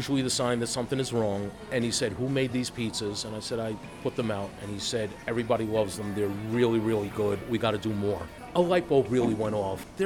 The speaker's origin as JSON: {"language": "English", "town": "Bayonne", "region": "New Jersey", "country": "United States", "tie": "born or raised there", "said": "I was born in Jersey City. New Jersey. This was in Bayonne."}